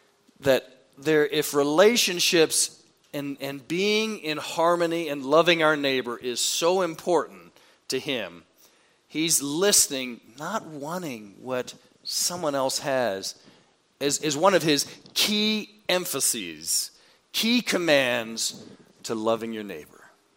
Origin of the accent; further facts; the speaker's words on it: Maryland, United States; It could have been back home where I grew up in Maryland